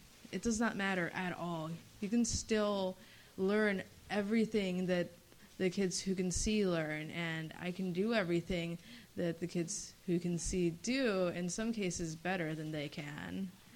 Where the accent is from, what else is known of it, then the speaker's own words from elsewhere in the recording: Chicago, Illinois, United States; I'm from Chicago, and I'm a senior at Walter Payton College Prep